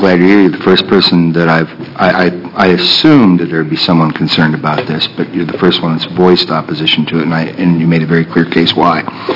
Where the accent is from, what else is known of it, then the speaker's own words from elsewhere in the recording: Oregon, United States; I'm from Clackamas County.